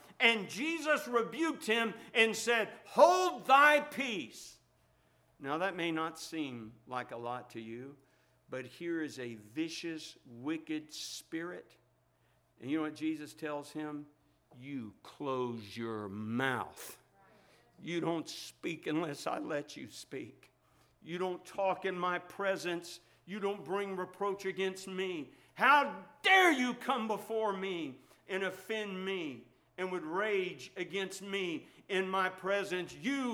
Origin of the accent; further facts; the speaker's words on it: Plant City, Florida, United States; I grew up in Plant City, Florida. It's a lot smaller than it is now.